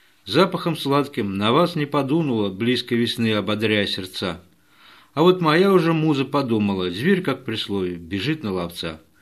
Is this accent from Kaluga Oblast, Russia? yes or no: yes; Kaluga Oblast, Russia; born there; Нет, я родился в Калужской области.